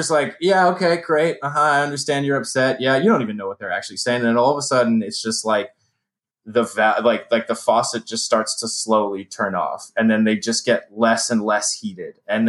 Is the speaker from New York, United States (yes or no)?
yes; New York, United States; And like, I grew up in New York, right?